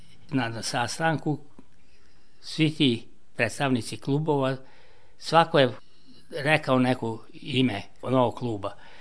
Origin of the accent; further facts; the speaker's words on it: Novi Sad, Vojvodina, Serbia; Jedne strane je bila Salajka, s druge strane Podbara. Pa ja sam bio iz Podbare